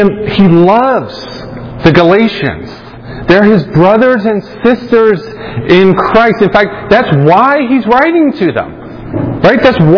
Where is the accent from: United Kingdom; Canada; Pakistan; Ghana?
United Kingdom; now in United States; although I've lost a lot of my accent from living here in America, I'm British deep down at heart, right?